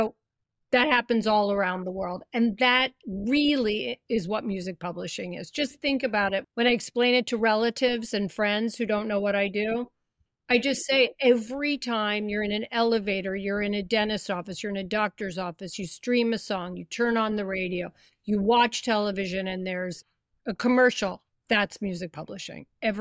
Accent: Philadelphia, Pennsylvania, United States; So I grew up in Philadelphia. My father and grandfather were in the nightclub business.

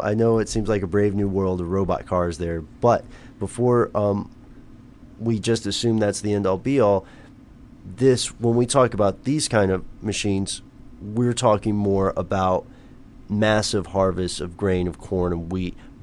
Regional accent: Tennessee, United States; No, but I rode in one because since I'm from Tennessee, my grandparents had a farm

